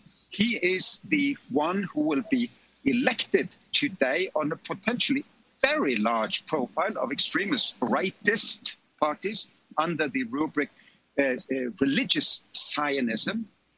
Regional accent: Oslo, Norway; is two-thirds of the municipality of my hometown of Oslo in Norway.

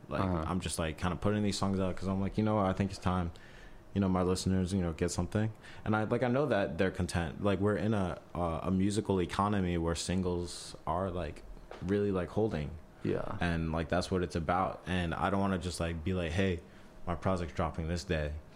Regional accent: New York City, New York, United States; I'm from New York. I live, breathe, and eat New York.

